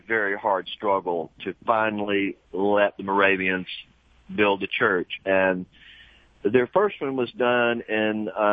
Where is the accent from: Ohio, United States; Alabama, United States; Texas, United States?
Alabama, United States; Fort Payne; one would be set up in my hometown of Fort Payne.